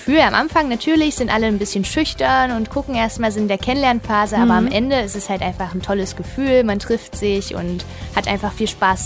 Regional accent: Mücheln, Saxony-Anhalt, Germany; Ich habe im Jahr 2013 schon mal ein Open Air gemacht in meiner Heimat Mücheln am Geiseltalsee.

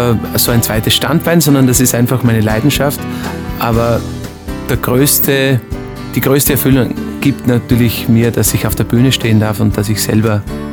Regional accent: Austria; Also Einzelhandelskaufmann heißt das bei uns in Österreich.

